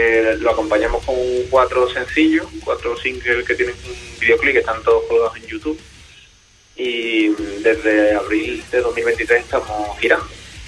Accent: Jerez de la Frontera, Andalusia, Spain; now in Seville, Spain; yo concretamente soy de Jerez, pero vivo en Sevilla

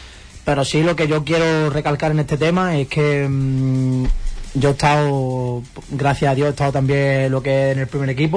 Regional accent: Huelva, Andalusia, Spain; somos de Huelva, de la ciudad

